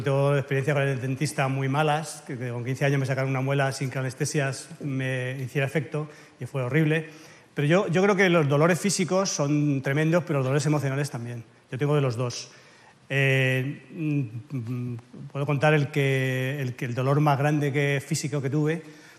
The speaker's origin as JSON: {"language": "Spanish", "town": "La Gomera", "region": "Canary Islands", "country": "Spain", "tie": "born there", "said": "Pero es que yo soy nacido en La Gomera. Y no sé silbar, tío. Me tuve que ir."}